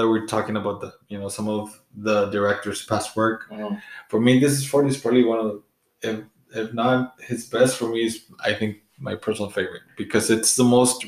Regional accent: Brownsville, Texas, United States; where we at, you know, we're from Brownsville, you know.

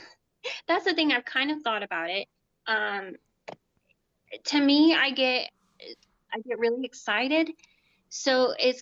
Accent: Indiana, United States; I grew up in Indiana. I am from a, it's bigger now, but when I grew up, the town was very small, in a bunch of cornfields surrounded, very big factory type community.

